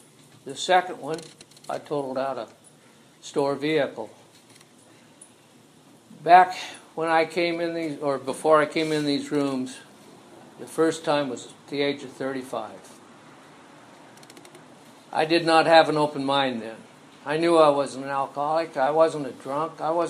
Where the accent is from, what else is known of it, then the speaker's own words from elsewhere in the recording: Santa Maria, California, United States; I was born here in Santa Maria back in 1943. I was raised here as a Christian.